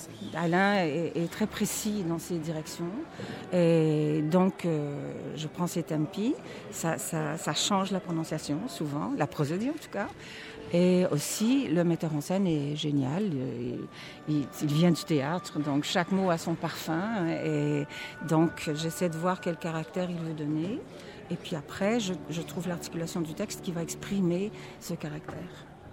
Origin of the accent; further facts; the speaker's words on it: Montreal, Quebec, Canada; born there; also born or lived in Vienna, Austria; Et quand je suis revenue, je suis née à Montréal, donc je suis retournée à Montréal.